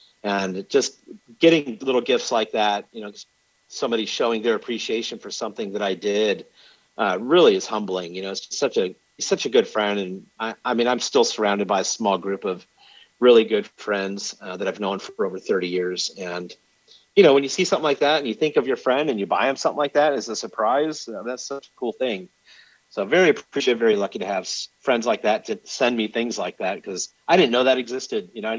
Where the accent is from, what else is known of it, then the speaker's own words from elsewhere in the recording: Fullerton, California, United States; So there's a big flood control in the town I grew up in Fullerton, California.